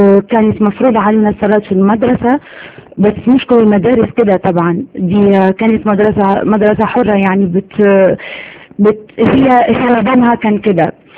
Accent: Morocco; moved away as an adult; فضلت على كده يعني فضلت على كده لغاية الكلية، ولغاية لما طلعت من المغرب. طلعت من المغرب عشان الدراسة.

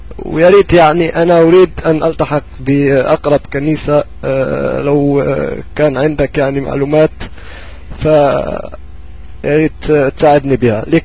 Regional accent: Oran, Oran Province, Algeria; أنا من وهران يا أخي

